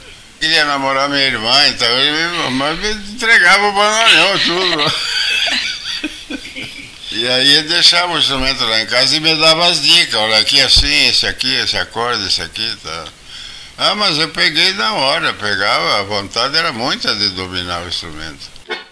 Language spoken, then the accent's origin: Portuguese; Caçapava do Sul, Rio Grande do Sul, Brazil; born there; also born or lived in Cachoeira do Sul; Fui nascido em Caçapava do Sul. E depois vim para Cachoeira do Sul para estudar música.